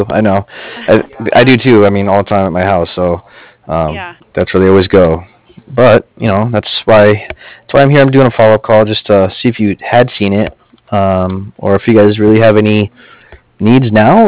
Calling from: Cardiff, California, United States; I'm actually calling from Cardiff. It's Cardiff, like Frank.

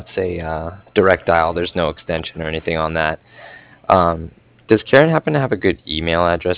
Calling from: Cardiff, Wales, United Kingdom; And I'm calling from Cardiff.

